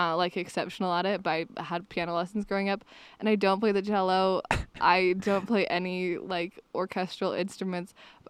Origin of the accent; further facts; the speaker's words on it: Salt Lake City, Utah, United States; Yeah, I'm from Salt Lake City, Utah, technically Mill Creek, Holiday area.